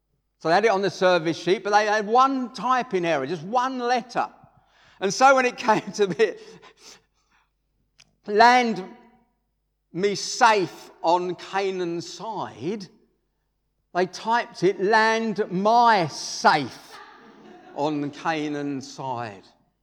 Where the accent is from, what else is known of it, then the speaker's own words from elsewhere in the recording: Harold Wood, London, United Kingdom; Now, as a Christian, I was from Harold Wood. What am I doing in Rwanda?